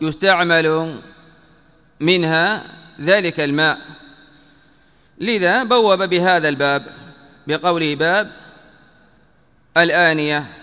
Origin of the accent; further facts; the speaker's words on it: Yemen; يعني مثلا عندنا في اليمن الجنبية، الخنجر